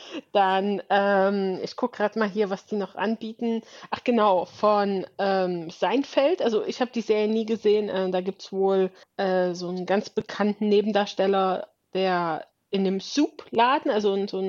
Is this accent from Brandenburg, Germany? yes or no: no; Berlin, Germany; Also auch als Berlinerin kein Vergleich.